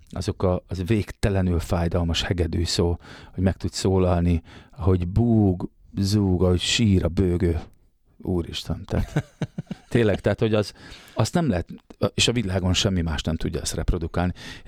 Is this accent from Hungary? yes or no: yes; Algyő, Csongrád-Csanád, Hungary; Ugye szegediek vagyunk, Szeged környékén, Algyőn